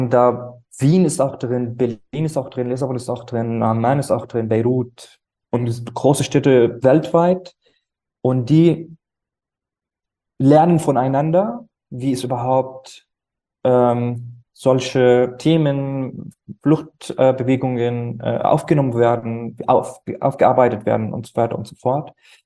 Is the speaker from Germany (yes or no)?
no; Syria; moved away; ich bin ursprünglich aus Syrien